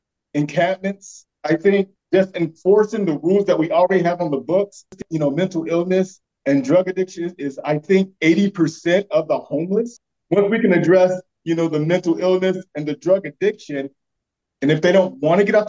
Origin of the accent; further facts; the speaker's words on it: North Carolina, United States; moved away as an adult; now in California, United States; First off, I'm from North Carolina originally. I actually moved to California in 2001.